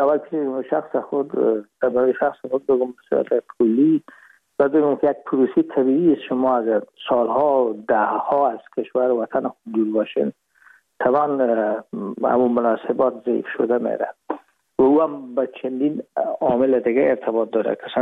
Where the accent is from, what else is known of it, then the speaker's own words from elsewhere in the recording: Herat, Afghanistan; moved away as an adult; now in Hamburg, Germany; رفتیم از کابل به هرات و پیش از که فاکولته رو پایان برسانیم یا دیپلم بگیریم از هرات از طریق زمینی داخل مرز ایران شدیم، از مرز ایران گذشتیم و داخل پاکستان و از پاکستان و قاچقی آمدیم با آلمان. یعنی میشد سال 1369 که ما به هامبورگ رسیدیم